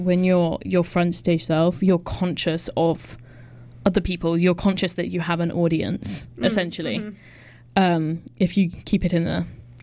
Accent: Canada; I'm technically Canadian.

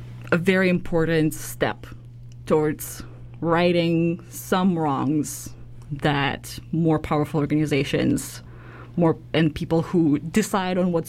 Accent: Russia; English is a second language; I am not from Canada. I was born and raised in Russia.

